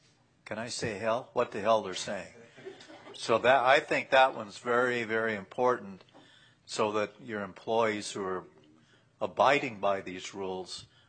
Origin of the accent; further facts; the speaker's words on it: United Kingdom; City manager will probably remember that I am British.